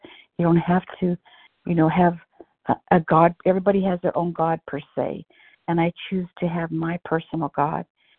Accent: California, United States; from California.

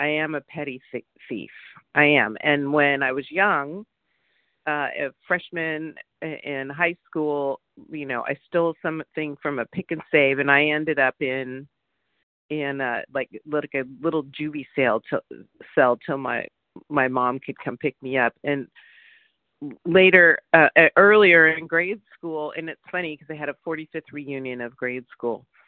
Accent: California, United States; from Southern California, and I'm a compulsive overeater.

